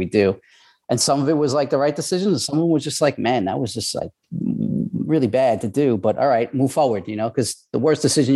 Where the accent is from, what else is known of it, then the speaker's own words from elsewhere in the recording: New York, United States; It's funny because we're both from New York